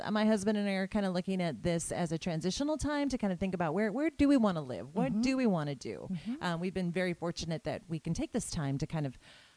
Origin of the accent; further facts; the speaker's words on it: Washington, United States; So we're up in Whatcom County, my hometown area, and kind of relaxing into the summer.